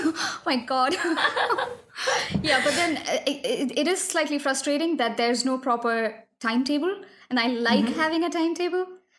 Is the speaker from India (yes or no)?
yes; Kerala, India; because I was raised in the tropics and I was raised in Kerala where it's warm.